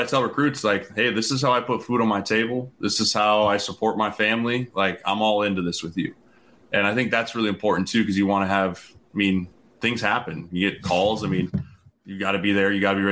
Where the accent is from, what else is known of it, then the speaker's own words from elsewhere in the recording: Lakewood, Colorado, United States; Colorado boy, where are you from? I'm from there originally.